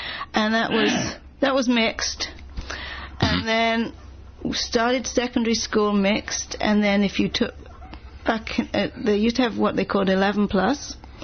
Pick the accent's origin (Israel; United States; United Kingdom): United Kingdom; England; now in Canada; No, I'm from England, so...